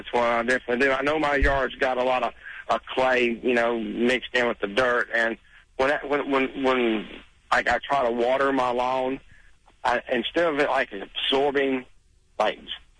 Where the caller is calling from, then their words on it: Hebron, Kentucky, United States; Over in Hebron, Kentucky.